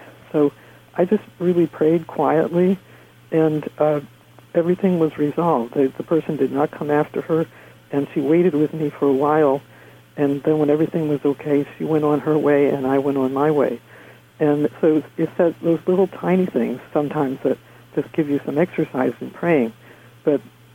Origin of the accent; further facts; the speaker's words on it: United States; I was doing my doctoral research in Ireland, and I had a rented car, and being an American, I wasn't used to stick shifts.